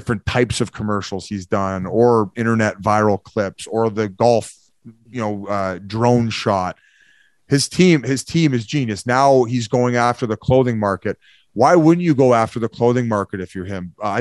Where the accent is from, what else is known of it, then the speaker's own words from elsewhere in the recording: Victoria, British Columbia, Canada; I'm just a Canadian kid at heart. You know, I just want to go back to Victoria in the summers